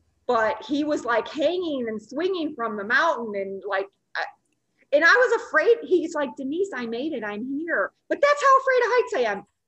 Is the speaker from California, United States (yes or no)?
no; Chicago, Illinois, United States; I'm from Chicago, flatlands, no altitude.